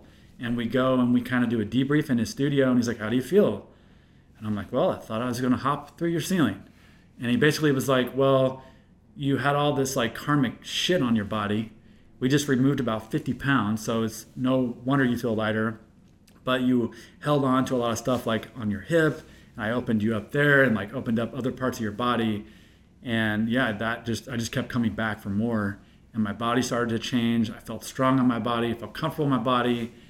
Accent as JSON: {"language": "English", "town": "Kansas City", "region": "Missouri", "country": "United States", "tie": "born or raised there", "said": "And I'm from the Midwest, super raised in like a super conservative family. You know, like in Kansas City, Missouri"}